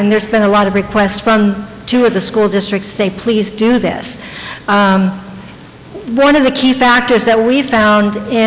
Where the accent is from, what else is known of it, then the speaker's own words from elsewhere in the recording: South Bend, Indiana, United States; I'm from South Bend, Indiana.